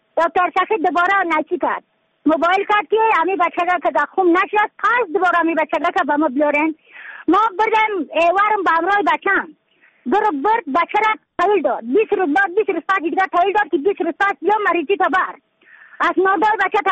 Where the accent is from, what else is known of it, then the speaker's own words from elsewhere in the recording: Badakhshan, Afghanistan; از بدخشان هستم، مرکز بدخشان، ولسوالی اکل پایان، قیره وینگ،